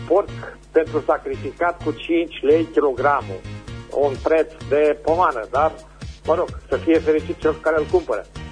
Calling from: Berzovia, Caraș-Severin, Romania; din Berzovia.

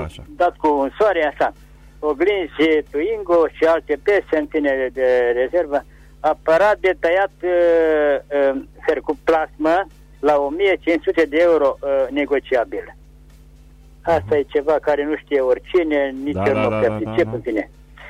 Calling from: Reșița, Caraș-Severin, Romania; din Reșița.

